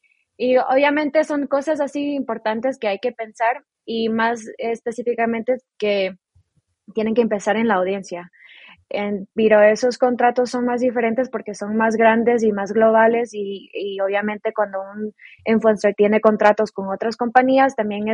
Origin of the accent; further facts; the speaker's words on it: Ecuador; also born or lived in Miami; now in Prague, Czech Republic; Y ahora vivo en Praga, antes vivía en Miami. Soy originalmente de Ecuador, pero sí, ahora ya tengo 2 años viviendo en Praga